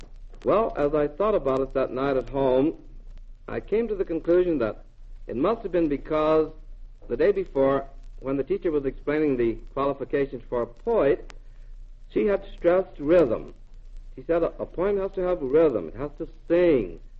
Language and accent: English; Joplin, Missouri, United States; born there; I was born in Joplin, Missouri, but I belonged to a family that was always moving, and I wasn't really due to have been born in Joplin. I was due to have been born in Guthrie, Oklahoma